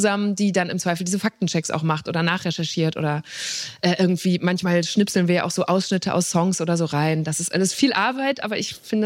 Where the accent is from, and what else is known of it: Borken, North Rhine-Westphalia, Germany